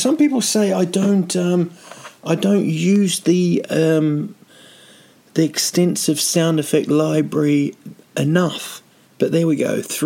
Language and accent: English; New Zealand; Because I'm from New Zealand. We had the summer.